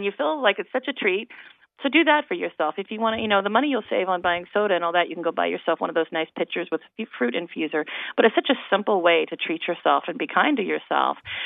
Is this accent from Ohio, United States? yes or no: yes; Ohio, United States; I grew up in Ohio, so I love Ohio.